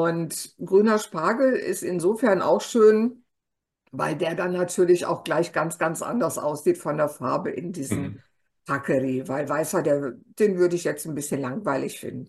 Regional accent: Italy; German is a second language; Genau, wie wir als Italiener sagen.

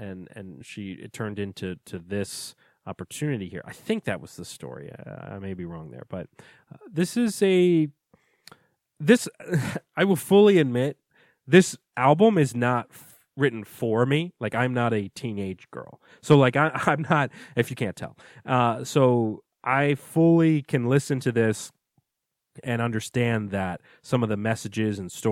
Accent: Virginia, United States; especially I'm from Virginia. I enjoyed listening to local music

